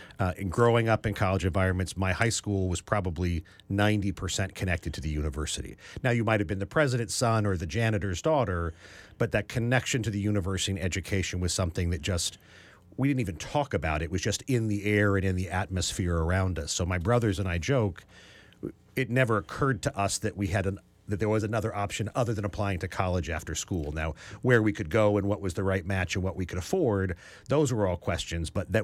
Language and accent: English; Omaha, Nebraska, United States; So we grew up in Omaha in a very middle-class family home.